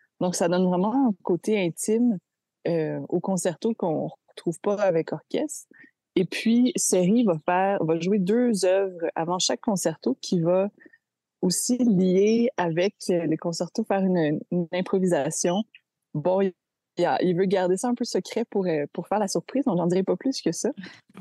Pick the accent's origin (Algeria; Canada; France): Canada; Montreal, Quebec; de tous mes projets à Montréal. C'est là que je réside, c'est là où j'ai grandi.